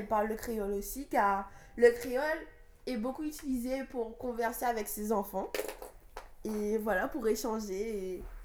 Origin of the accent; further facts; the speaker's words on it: France; c'est le moment le plus marquant pour moi en tant que Français.